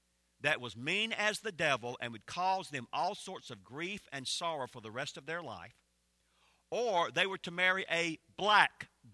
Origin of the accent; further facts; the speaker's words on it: Georgia, United States; I know I'm in North Carolina. I grew up in Georgia. I can remember my own home church years ago.